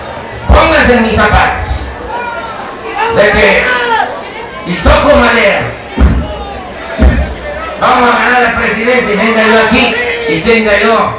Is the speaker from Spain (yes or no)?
no; Veracruz, Mexico; pues yo soy veracruzano. Yo les cuento la historia. Mi madre, mi nana, nació en Frontera, Tabasco.